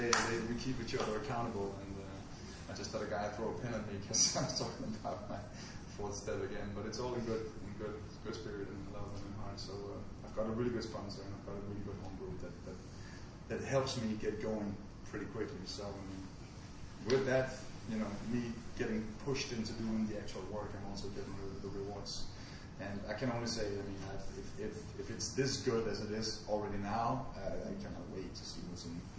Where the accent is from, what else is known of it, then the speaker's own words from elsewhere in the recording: Copenhagen, Capital Region of Denmark, Denmark; English is a second language; I'm an alcoholic. I'm from Copenhagen, Denmark.